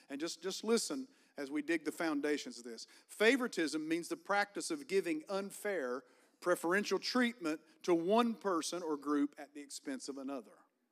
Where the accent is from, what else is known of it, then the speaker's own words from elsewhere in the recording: Virginia, United States; I said, no, I'm from Virginia, and this is the way you're supposed to talk if you're from the state of Virginia. Come on, we got some Virginians in the house. Hallelujah. So I had an upbringing, and I came out with an accent